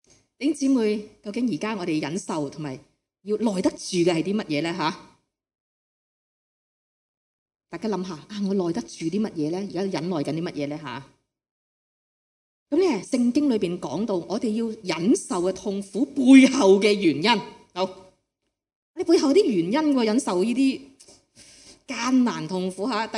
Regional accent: Hong Kong; 我哋作为香港人咧，工作时间好长啊

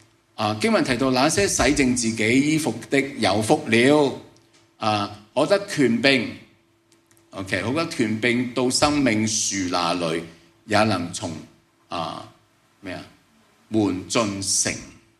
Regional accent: Guangdong, China; 所以我们中国人呢，我们广东人呢，吃了饭未啊？

